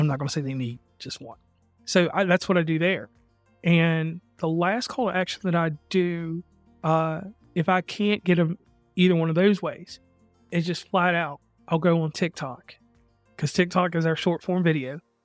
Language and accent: English; West Virginia, United States; I was like, hey … from West Virginia, Uncommon Place.